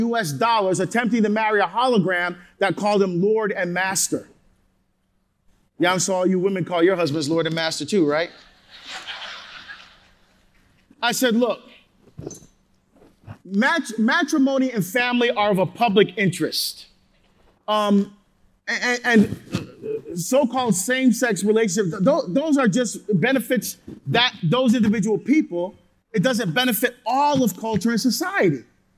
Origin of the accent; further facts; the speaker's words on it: New Jersey, United States; now in Oregon, United States; I grew up in Jersey. Now I live in Oregon, the land of the fruits and the nuts.